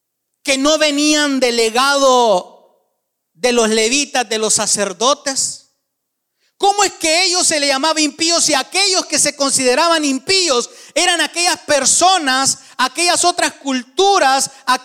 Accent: El Salvador; Y yo recuerdo desde mis primeros años, hermano, sirviendo allá en Torrefuerte, en mi país

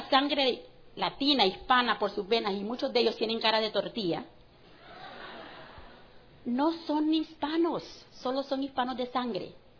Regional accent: Honduras; Yo soy hondureña. Mauricio es salvadoreño. Los muchachos nacieron en Canadá y se fueron a vivir a Estados Unidos.

